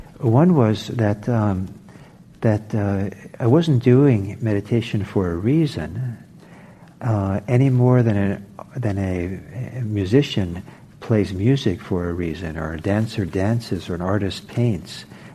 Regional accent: Norway; I'm from Norway, and I didn't grow up a lot in Norway

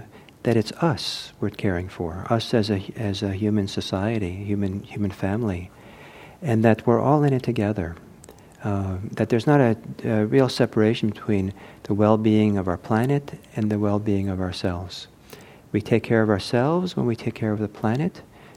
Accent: Italy; I grew up in Italy.

